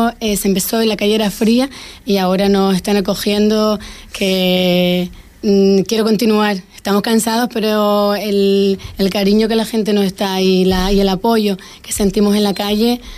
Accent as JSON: {"language": "Spanish", "region": "Canary Islands", "country": "Spain", "said": "Soy majorera, sí."}